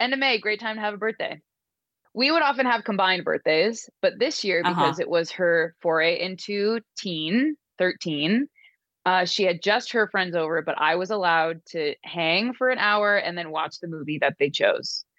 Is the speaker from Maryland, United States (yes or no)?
yes; Chesapeake Beach, Maryland, United States; I grew up in Chesapeake Beach.